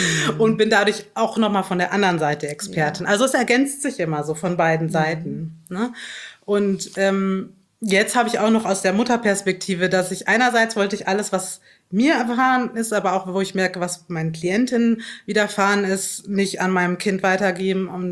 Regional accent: Bavaria, Germany; Ich bin am Chiemsee in Bayern aufgewachsen.

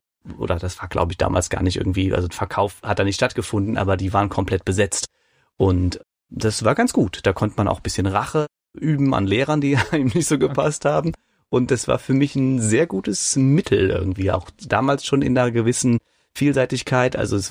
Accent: Rhineland-Palatinate, Germany; Das ist ja auch bei uns in der Eifel immer so ein Festival gewesen. Und als Schüler fand ich das natürlich ganz toll

